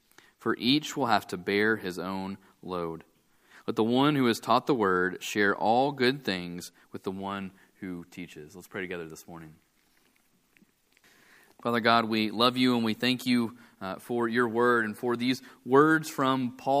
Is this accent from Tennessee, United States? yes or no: yes; Tennessee, United States; I grew up in the South, in the great state of Tennessee